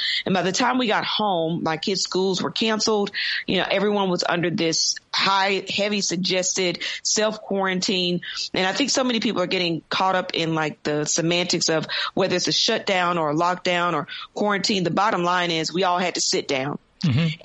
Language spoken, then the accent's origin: English; Tennessee, United States; also born or lived in London, United Kingdom; I'm originally from Tennessee.